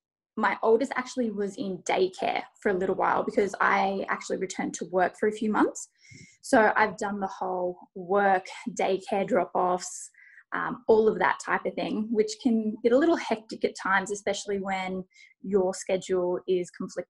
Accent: Australia; now in Melbourne, Australia; over on Instagram. We are a small Australian family of four.

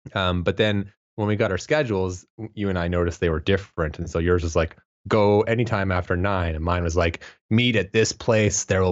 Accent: Canada; now in -; I am, in fact, not an American citizen. I am a Canadian citizen. I flew from Canada.

